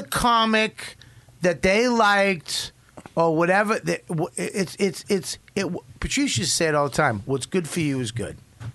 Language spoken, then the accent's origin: English; Boston, Massachusetts, United States; You know, like, I'm from Boston.